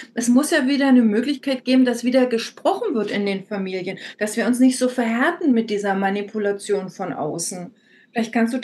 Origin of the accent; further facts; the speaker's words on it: East Germany, Germany; Also ich bin tatsächlich im Osten groß geworden